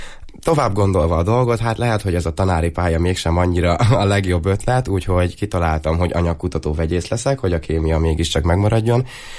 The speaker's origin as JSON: {"language": "Hungarian", "region": "Borsod-Abaúj-Zemplén", "country": "Hungary", "lives_now": "Eger, Hungary", "said": "Én egyébként Borsodból származom, ott történtek ezek az események, aztán elköltöztünk Egerbe."}